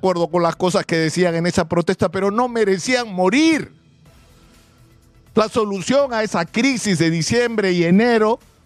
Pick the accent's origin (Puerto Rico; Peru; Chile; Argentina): Peru; Lima; Para dar una, por lo menos un gesto desde Lima, porque somos limeños